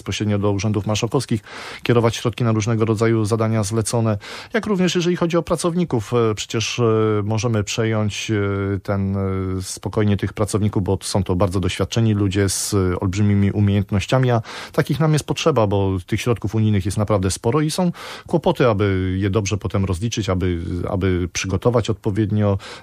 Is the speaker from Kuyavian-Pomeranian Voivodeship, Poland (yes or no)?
yes; Jeziora Wielkie, Kuyavian-Pomeranian Voivodeship, Poland; Jestem mieszkańcem województwa byłego bydgoskiego, pochodzę z gminy Jeziora Wielkie nad Gopłem